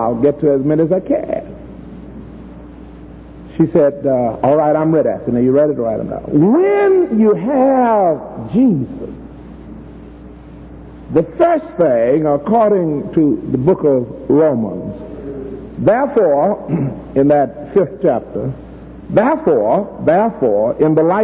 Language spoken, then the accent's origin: English; Texas, United States; born there; Because I was born in Texas. I didn't say the South, I said Texas. I was born amidst hatred and discrimination.